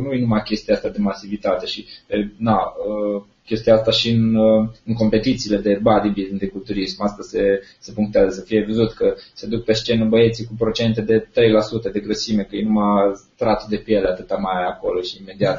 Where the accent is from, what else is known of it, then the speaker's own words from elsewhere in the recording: Timișoara, Timiș County, Romania; eu sunt din Timișoara